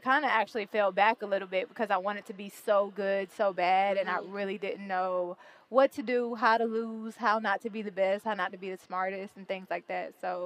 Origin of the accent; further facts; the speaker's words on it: Decatur, Georgia, United States; So I grew up in Decatur, Georgia, which is a smaller suburb outside of Atlanta. But then we moved to Douglasville, which was more suburban.